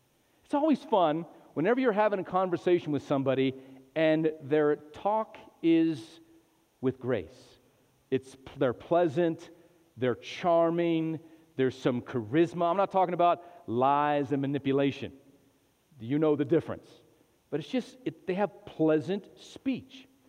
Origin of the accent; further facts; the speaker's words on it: New Mexico, United States; also born or lived in Oklahoma; now in Texas, United States; Now, I've lived in three different states. Born and raised in New Mexico. Spent some time in Oklahoma going to Bible school, and then I got to Texas as quickly as I could.